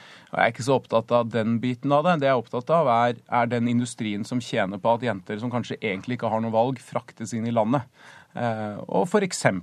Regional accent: Trondheim, Trøndelag, Norway; Nei, ja, altså jeg er jo fra Trondheim

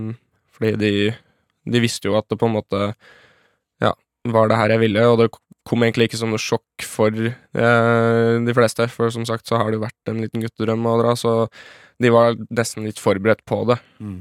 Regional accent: Brøttum, Innlandet, Norway; now in Skedsmokorset, Norway; Jeg kommer opprinnelig fra litt av bygget i Ringsaker som heter Brøttum, men nå bor jeg på Skedsmo Korset og jobber i Oslo.

